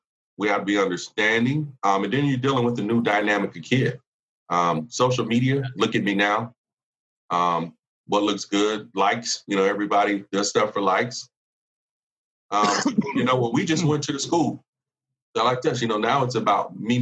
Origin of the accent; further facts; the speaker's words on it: Phoenix, Arizona, United States; I'm from Phoenix. I'm from South Phoenix. I grew up 15 minutes, 20 minutes from your campus.